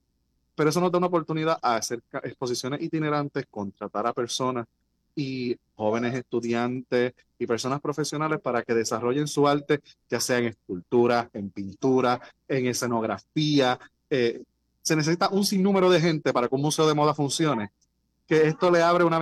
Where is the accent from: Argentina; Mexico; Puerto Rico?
Puerto Rico; Aguas Buenas; soy de Aguas Buenas, no lo voy a negar, y realmente a mí me enorgullece decir que el museo va a ser en mi pueblo, donde mi familia ha trabajado toda su vida, donde aprendí a coser